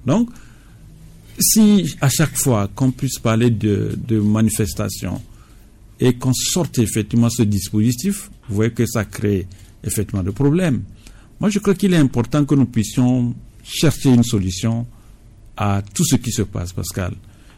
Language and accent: French; Togo; Nous sommes Togolais